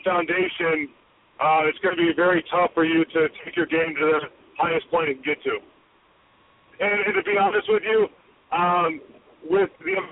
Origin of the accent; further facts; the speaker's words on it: Evansville, Indiana, United States; I grew up in Evansville, Indiana, and right now it's a town of about 300,000 in the surrounding areas.